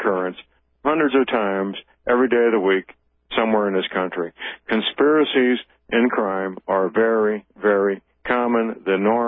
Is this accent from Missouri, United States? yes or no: yes; Missouri, United States; Of course, Sam is a micro broadcaster, and he's here in my home state of Missouri.